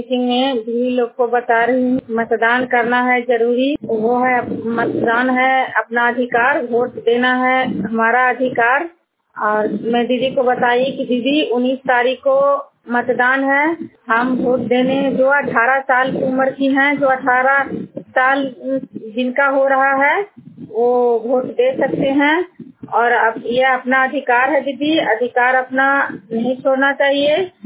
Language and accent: Hindi; Juniyar, Bihar, India; मैं नालंदा जिला हिलसा प्रखंड के जुनियार गांव की रहने वाली हूं।